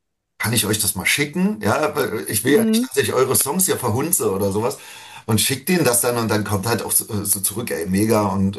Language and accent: German; Germany; erstmal, also als Deutscher schon eine Ehre